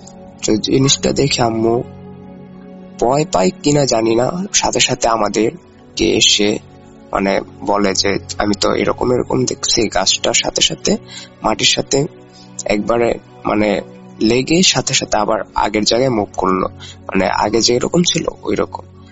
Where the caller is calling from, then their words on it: Dhaka Division, Bangladesh; শেষ বর্ডার থেকে বলছি। শেষ বর্ডার বলার কারণ আমাদের গ্রামটা নরসিংদী জেলার শেষ গ্রামটি, আমাদের গ্রামের পর থেকে নারায়ণগঞ্জ জেলাটি শুরু।